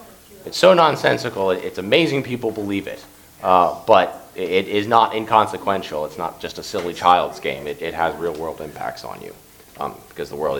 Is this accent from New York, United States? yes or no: no; Pittsburgh, Pennsylvania, United States; It would make me sad because I'm from Pittsburgh, but...